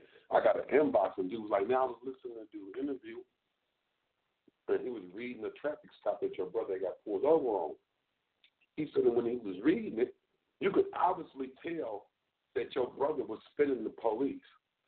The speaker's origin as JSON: {"language": "English", "town": "Chicago", "region": "Illinois", "country": "United States", "tie": "born or raised there", "said": "I grew up in Chicago."}